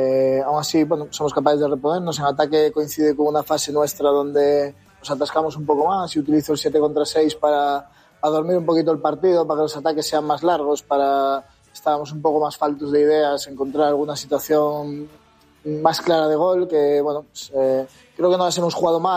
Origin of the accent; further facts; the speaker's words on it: Galicia, Spain; Los gallegos somos muy tal